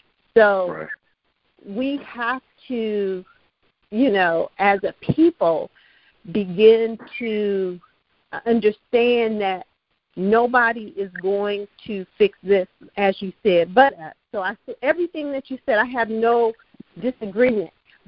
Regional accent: Columbus, Ohio, United States; first of all, we come from Columbus, Ohio.

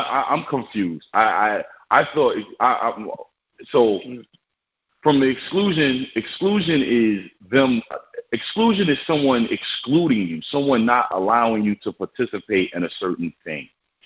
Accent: New York, United States; I'm from New York. I know knuckleheads that get loans from the bank.

